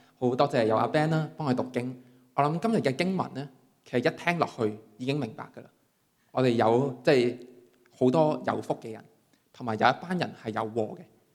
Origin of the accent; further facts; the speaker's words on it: China; 我想我们中国人就最明白什么是福气了